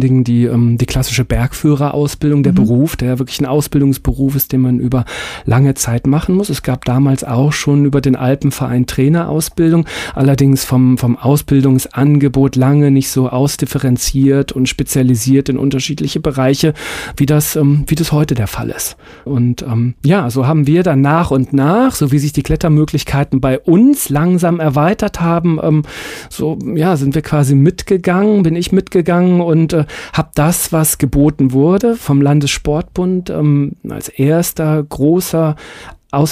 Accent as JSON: {"language": "German", "region": "Rhineland", "country": "Germany", "said": "weil es gab es damals in den Jahren, zumindest bei uns im Rheinland, noch überhaupt gar nicht."}